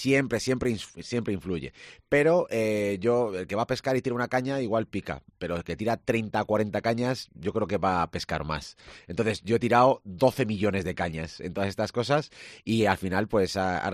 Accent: Valladolid, Castile and León, Spain; Yo soy más de Valladolid que una farola, porque es que además ni mis padres tienen pueblo ni mis abuelos tienen pueblo.

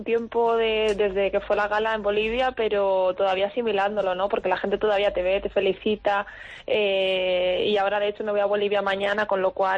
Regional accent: Villarrobledo, Castilla-La Mancha, Spain; de momento creo que también vamos a estar en el Carnaval de Villarrobledo, aquí en mi pueblo, pues presentándolo

